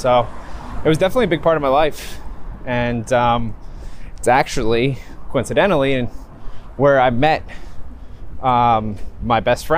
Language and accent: English; Warwick, New York, United States; also born or lived in Ridgewood; I was born in Ridgewood, New Jersey. I grew up in Warwick, New York, which is right over the border there in Orange County.